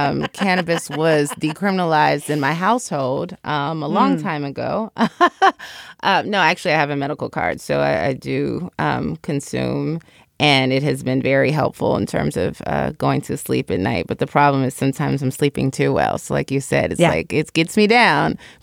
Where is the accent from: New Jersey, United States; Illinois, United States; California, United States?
Illinois, United States; Chicago; I'm from Chicago and I went to school in Washington, D.C.